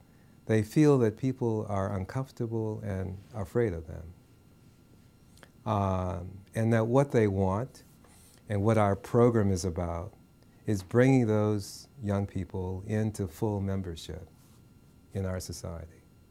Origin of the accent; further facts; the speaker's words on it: New Orleans, Louisiana, United States; I grew up in New Orleans, and Katrina was devastation like New Orleans has